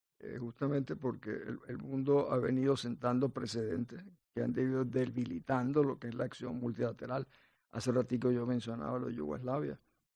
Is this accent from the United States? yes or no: no; Venezuela; Nosotros decíamos, los venezolanos decíamos, nosotros no somos cubanos